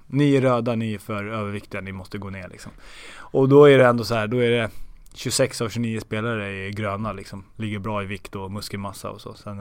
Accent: Stockholm, Stockholm County, Sweden; Stockholm.

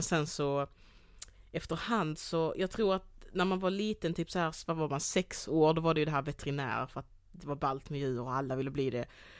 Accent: Degeberga, Skåne, Sweden; Så växte jag upp i Degeberga.

